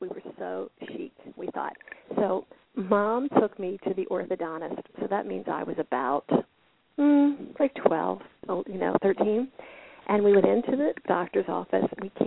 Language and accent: English; Philadelphia, Pennsylvania, United States; We grew up in Philadelphia in the city, so we didn't really have to drive.